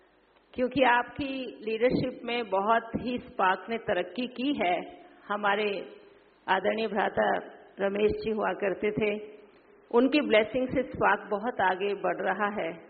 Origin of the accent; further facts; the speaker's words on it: Delhi, India; मैं भी दिल्ली से हूँ